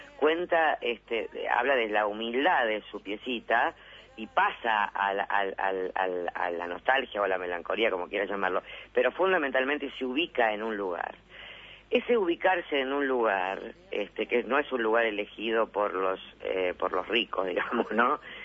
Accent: Avellaneda, Buenos Aires Province, Argentina; sí reconozco que soy de Avellaneda, que no fui una mina pobre

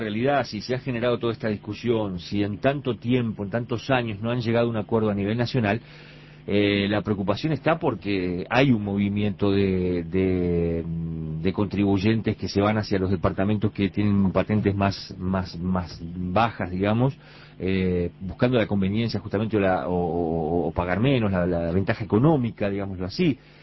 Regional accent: Flores, Uruguay; yo soy nacido y criado allí en Flores.

